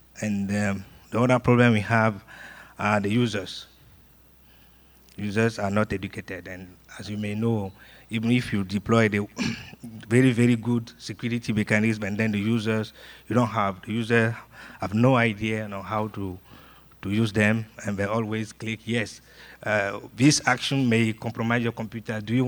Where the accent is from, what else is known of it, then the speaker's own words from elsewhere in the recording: Benin; now in Togo; I'm from Benin. I'm living in Togo, working for AFRINIC